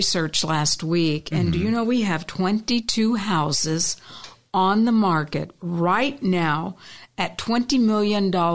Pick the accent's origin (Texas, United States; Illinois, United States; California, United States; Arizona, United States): Arizona, United States; Gilbert; I grew up in Gilbert, Arizona. It was the land of dairy farms, orange groves, alfalfa fields, right?